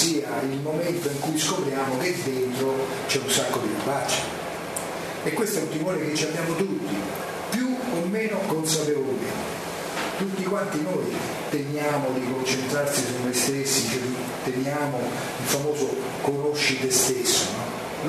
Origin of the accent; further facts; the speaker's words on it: Rome, Lazio, Italy; della facile ironia e anche dell'autoironia, essendo romano, introducono i romani